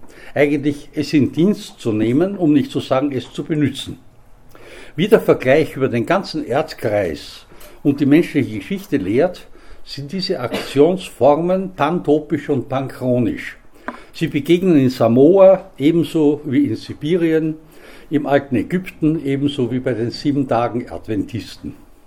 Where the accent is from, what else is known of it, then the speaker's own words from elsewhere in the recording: Vienna, Austria; Ich bin ja als Wiener natürlich und auch sonst, wie Sie sich das Fach vorstellen können, ja, mit der Stephanskirche, mit St. Stephan verbunden.